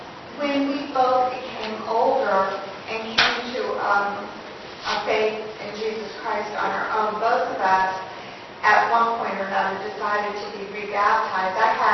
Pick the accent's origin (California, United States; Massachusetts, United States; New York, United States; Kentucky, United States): Massachusetts, United States; Boston; but where we grew up north in the Boston area, it was a tradition.